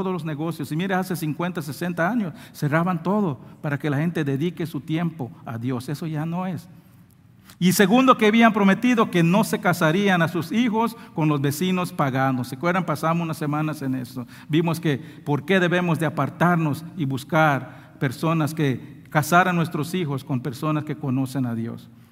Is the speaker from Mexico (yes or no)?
no; Belize; Yo soy originalmente de Belice. Mi familia son descendientes de los mayas.